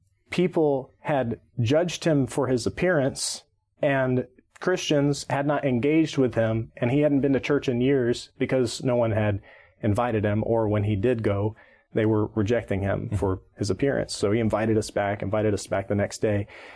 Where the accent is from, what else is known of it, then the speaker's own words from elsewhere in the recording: Birmingham, Alabama, United States; growing up in Birmingham, there's tons of different denominations. And within Protestantism, there wasn't much thought given to it. It's just like, okay, I've grown up Southern Baptist